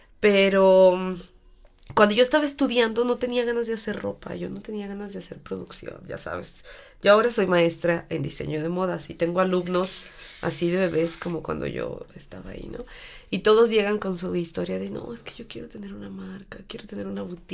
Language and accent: Spanish; León, Guanajuato, Mexico; born there; also born or lived in Puerto Vallarta; Yo nací aquí en la ciudad de León, Guanajuato, pero fui a registrarme en Michoacán.